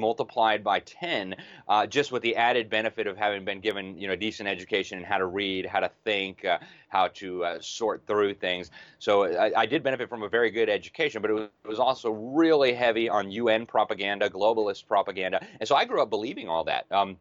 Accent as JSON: {"language": "English", "country": "Mexico", "tie": "born or raised there", "also_born_or_lived": "Brazil / Switzerland / South Africa", "lives_now": "United States", "said": "I grew up mostly in Latin America, many years in Mexico, many years in Brazil. We moved to Switzerland, and then I moved down to Africa, South Africa, for some time, then back to Europe."}